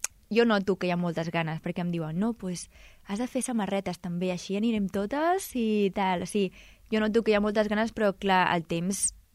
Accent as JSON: {"language": "Catalan", "town": "Sant Boi de Llobregat", "region": "Catalonia", "country": "Spain", "said": "I no, jo no soc d'aquí, o soc de Sant Boi."}